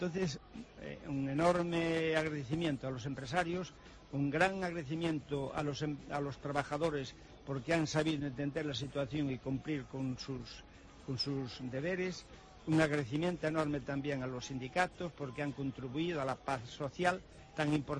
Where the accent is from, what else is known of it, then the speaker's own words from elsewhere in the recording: Ourense, Galicia, Spain; como orensanos y como los gallegos nos tiene que llenar de alegría